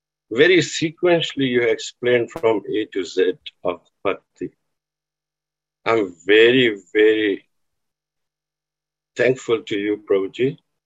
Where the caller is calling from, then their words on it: New Zealand; from New Zealand. It's 2 o'clock in the morning here.